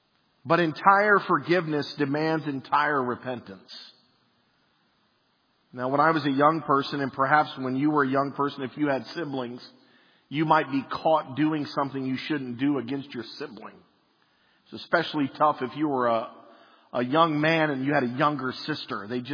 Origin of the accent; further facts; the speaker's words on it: Burke, Virginia, United States; that's the window of the bedroom that I grew up in right here in Burke.